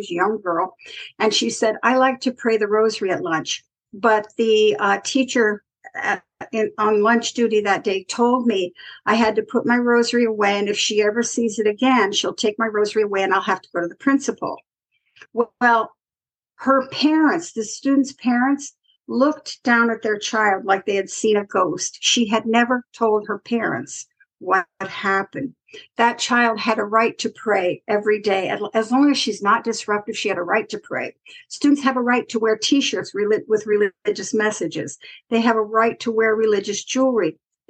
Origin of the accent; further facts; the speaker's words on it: Ohio, United States; I was visiting the tiny parish where I grew up out in Ohio